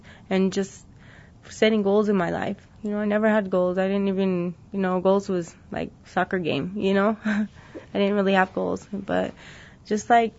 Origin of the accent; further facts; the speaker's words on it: Missouri, United States; I'm from Missouri, and so, like, I wanted to go home, you know?